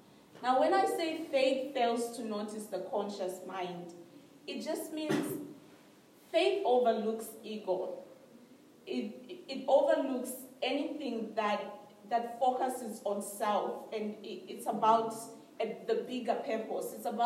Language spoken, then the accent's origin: English; Zimbabwe; maybe I come from Zimbabwe, it's a very poor country.